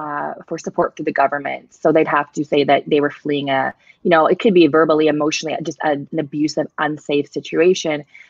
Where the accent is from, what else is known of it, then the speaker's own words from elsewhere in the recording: Canada; I'm Canadian.